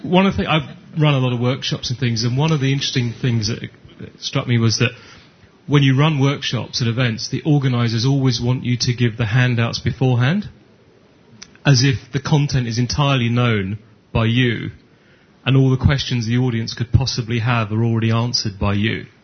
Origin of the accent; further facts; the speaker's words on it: Belgium; and I'm from Belgium.